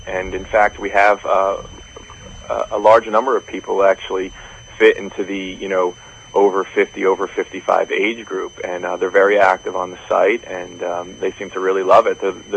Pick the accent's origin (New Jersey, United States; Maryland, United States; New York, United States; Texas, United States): New Jersey, United States; although I'm coming from New Jersey, so we're a pretty small state, and California is a pretty large state.